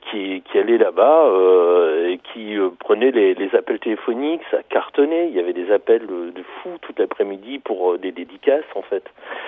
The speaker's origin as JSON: {"language": "French", "town": "Avion", "region": "Hauts-de-France", "country": "France", "said": "Moi, je suis originaire d'Avion."}